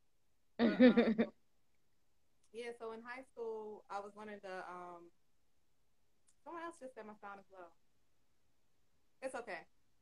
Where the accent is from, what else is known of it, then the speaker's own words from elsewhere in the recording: Dayton, Ohio, United States; me, I was raised in Dayton, Ohio. Went to predominantly black high school.